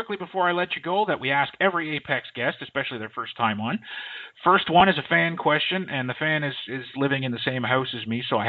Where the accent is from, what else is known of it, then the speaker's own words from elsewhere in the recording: Canada; Well, I'm Canadian. It's in the blood, you know.